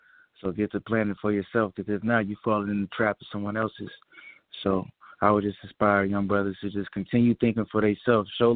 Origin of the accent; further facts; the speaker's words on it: Inglewood, California, United States; now in Atlanta, United States; I'm from Inglewood, California, currently residing in Atlanta.